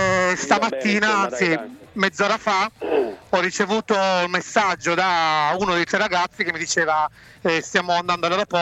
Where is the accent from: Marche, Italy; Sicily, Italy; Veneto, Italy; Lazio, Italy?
Sicily, Italy; Palermo; Perché sono palermitano